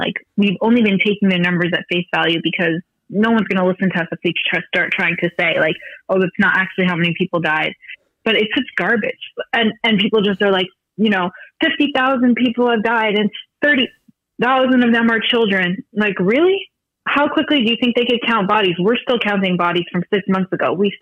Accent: United States; English is a second language; for me as an American, I know I don't sound so American, but give me a week in America and I'll have no accent. I just, English wasn't my first language.

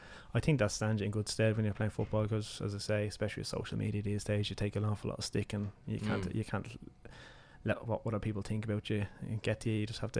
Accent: Ireland; growing up in Ireland

